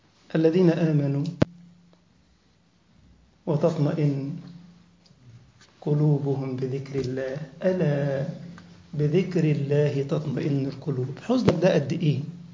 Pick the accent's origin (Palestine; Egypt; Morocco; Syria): Egypt; ده كان أوتوبيس زمان عندنا في مصر له حتة اسمها إمبابة